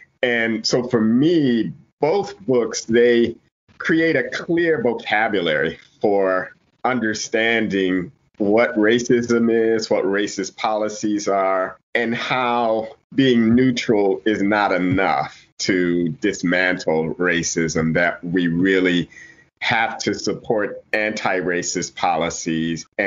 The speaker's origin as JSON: {"language": "English", "town": "Toledo", "region": "Ohio", "country": "United States", "tie": "born or raised there", "said": "And what I grew up in, well, I'm from Toledo."}